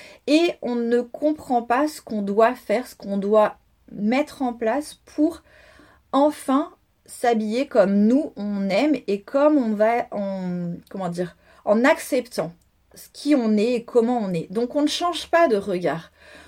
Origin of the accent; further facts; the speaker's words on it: Italy; accent: Italian; French is a second language; Alors, désolée pour mon accent italien.